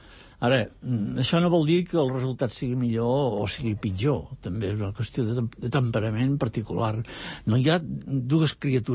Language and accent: Catalan; Barcelona, Catalonia, Spain; jo sóc un barceloní acabat de generacions, i barceloní consumit, i per mi el camp és l'estranger.